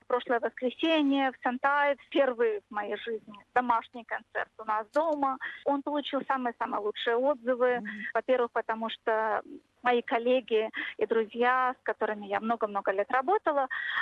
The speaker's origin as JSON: {"language": "Russian", "country": "Belarus", "moved": "yes", "lives_now": "Australia", "said": "Да, на самом деле в следующем январе будет 20 лет, как я уехала из Беларуси."}